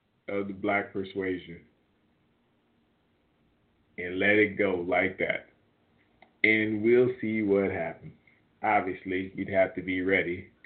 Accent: New Orleans, Louisiana, United States; now in San Francisco Bay Area, United States; I mean, because I am from New Orleans, and so I follow these things

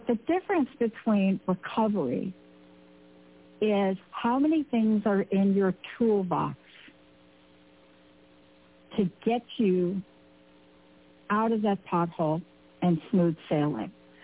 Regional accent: East Coast, United States; I'm from the East Coast, there are potholes everywhere.

